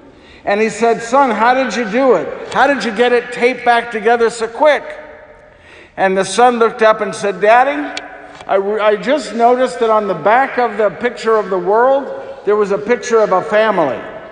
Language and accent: English; San Diego, California, United States; As Father said, I'm from San Diego.